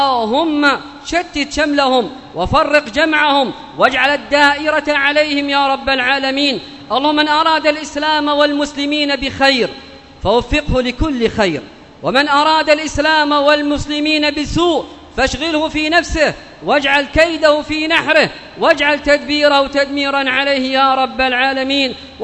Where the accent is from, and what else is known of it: Yemen